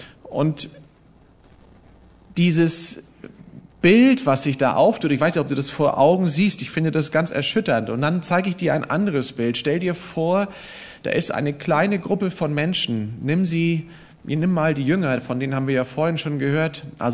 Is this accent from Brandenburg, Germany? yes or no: no; Kulmbach, Bavaria, Germany; also born or lived in Lauterbach; Ich bin geboren in Lauterbach in Hessen, aufgewachsen in Kulmbach und war dann eine Zeit in der Schweiz